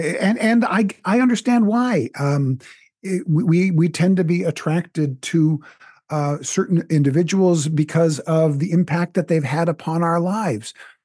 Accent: United States; And, I am an American and have no reason to deny that.

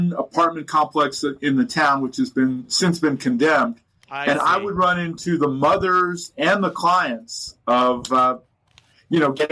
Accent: New Mexico, United States; even though I'm from New Mexico, I sort of, you know, I'd gone to Cornell and thought I was a big deal.

